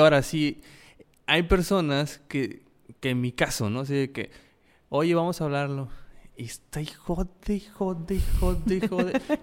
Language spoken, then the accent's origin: Spanish; Mexico; siendo mexicanos y teniendo esta parte muy arraigada con la muerte